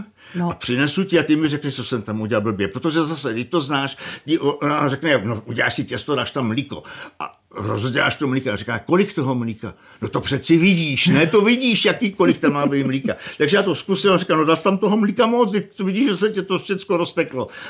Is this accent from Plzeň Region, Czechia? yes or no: yes; Plzeň, Plzeň Region, Czechia; born there; A on říká, tak kde jste se narodil? Já říkám, no v Plzni.